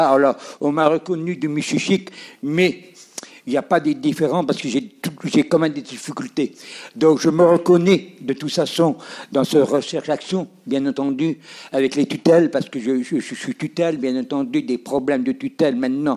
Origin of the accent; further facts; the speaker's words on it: Vire, Normandy, France; moi, je suis de Vire, hein, je viens de Vire, hein, du Calvados.